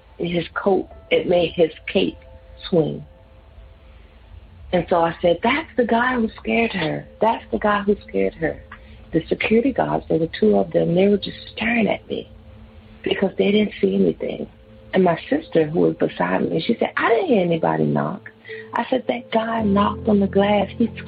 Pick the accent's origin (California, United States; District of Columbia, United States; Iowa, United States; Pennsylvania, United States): District of Columbia, United States; Washington; from Washington, D.C.